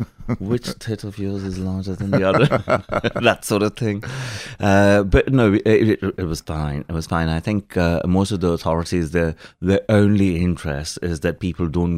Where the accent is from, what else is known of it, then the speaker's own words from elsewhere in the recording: Lahore, Punjab, Pakistan; also born or lived in Mumbai, India / Karachi; now in United Kingdom; and then went to Lahore, more or less kind of grew up there. So I'd say about 18 years or more were spent in that one city.